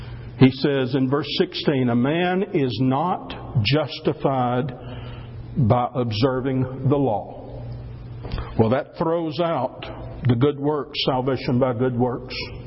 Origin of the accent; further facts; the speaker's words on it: Stone Mountain, Georgia, United States; Several of you know that I grew up near Stone Mountain, Georgia.